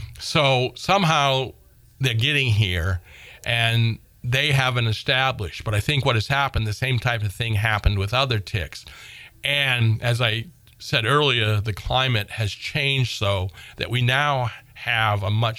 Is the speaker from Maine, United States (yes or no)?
yes; Maine, United States; And I mean, I grew up in Southern Maine and I too, as a kid, you know, wandered all through the woods